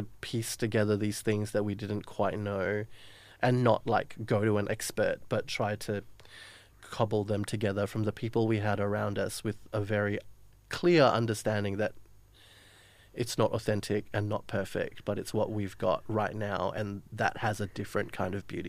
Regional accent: Singapore; and I'm from Singapore.

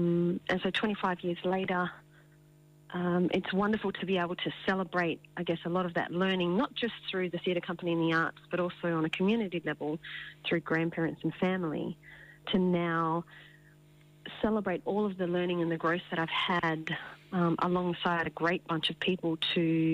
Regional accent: Pingelly, Western Australia, Australia; also born or lived in Perth; I was born in Perth and raised in a little town in the Wheatbelt area called Pingerley, between Brookton and Narrogin. So my maternal line or family is from that way and here

